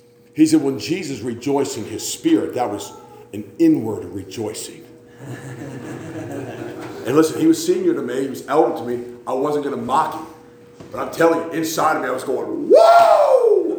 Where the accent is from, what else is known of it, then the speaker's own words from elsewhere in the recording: Appalachia, United States; I'm from Appalachia.